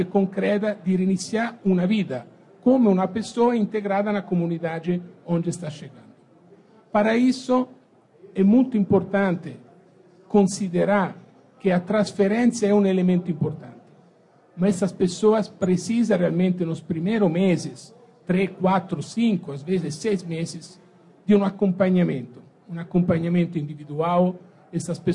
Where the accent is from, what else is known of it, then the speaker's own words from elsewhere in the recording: Italy; Portuguese is a second language; now in Brazil; Eu sou italiano de origem, portanto, imigrado. E 20 anos atrás comecei a viver neste país